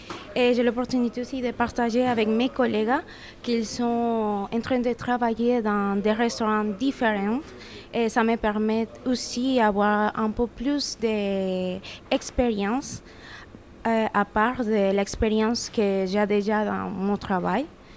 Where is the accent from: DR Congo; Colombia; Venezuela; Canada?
Venezuela; French is a second language; moved away as an adult; now in France; Bonjour madame … je suis originaire de Venezuela. Et j'habite en France depuis 3 ans et demi. Et maintenant, je suis apprenante ici au CFA à Digne-les-Bains.